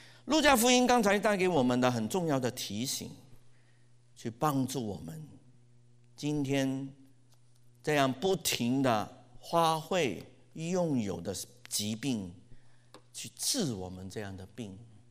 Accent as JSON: {"language": "Chinese", "country": "China", "said": "笑话我们中国人，什么土豪了，挥霍了"}